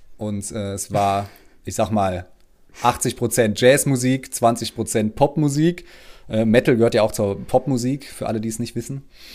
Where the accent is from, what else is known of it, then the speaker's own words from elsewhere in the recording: Duisburg, North Rhine-Westphalia, Germany; also born or lived in Oberhausen; Also geboren wurde ich in Oberhausen und habe dann, glaube ich, auch die ersten 3 Stunden meines Lebens da verbracht. Und danach bin ich in Duisburg aufgewachsen.